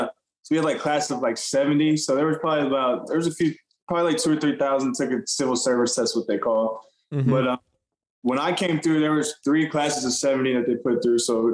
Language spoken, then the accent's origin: English; Austin, Texas, United States; now in Houston, United States; I grew up in Austin.